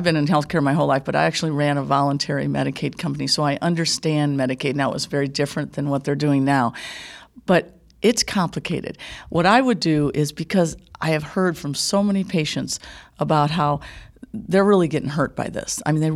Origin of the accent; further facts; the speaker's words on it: Waterloo, Iowa, United States; I come from Waterloo, originally Waterloo, Iowa, and big family.